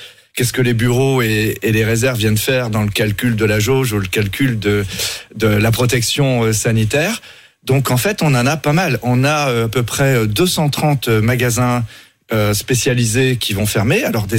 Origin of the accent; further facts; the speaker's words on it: Brittany, France; Moi, je suis breton, j'ai l'habitude de marcher le long des vagues.